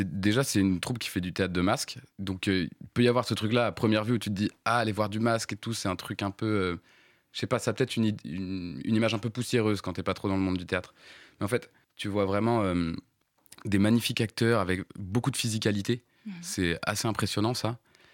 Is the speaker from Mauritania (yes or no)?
no; Brittany, France; parce que je suis breton.